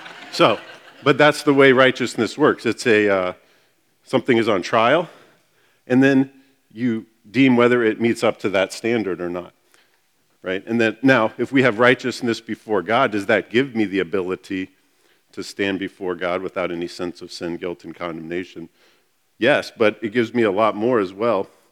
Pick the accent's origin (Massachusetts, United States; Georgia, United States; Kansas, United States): Georgia, United States; When I was growing up in Georgia, it was 80%.